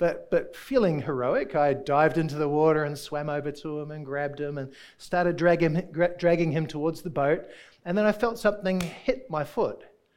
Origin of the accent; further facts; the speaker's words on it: New Zealand; So I'm a New Zealander. I don't know if you know that.